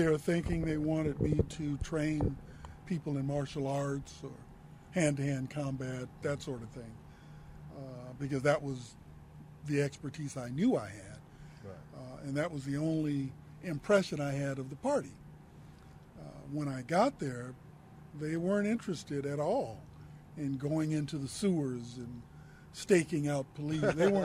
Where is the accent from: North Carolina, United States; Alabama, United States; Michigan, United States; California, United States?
California, United States; Los Angeles; I grew up initially in Watts on 120th and Wadsworth, okay.